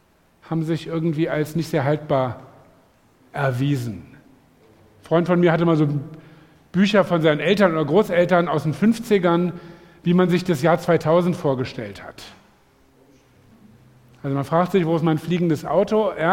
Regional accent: Lower Saxony, Germany; Sag ich als Niedersachse

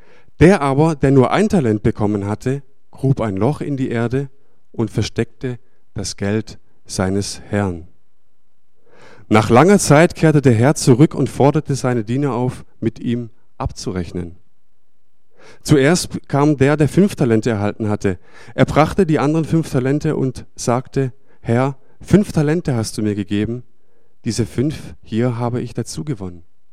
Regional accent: Stuttgart, Baden-Württemberg, Germany; die Chrissy, meine Frau und ich, wir kommen aus dem Ländle, aus Sturgert, so sagt man in Stuttgart.

